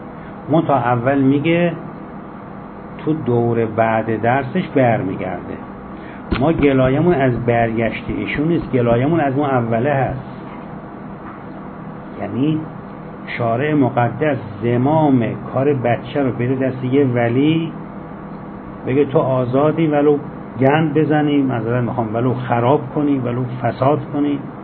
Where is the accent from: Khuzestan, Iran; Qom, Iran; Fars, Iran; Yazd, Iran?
Yazd, Iran; حالا من میگم یزدی شهر خودم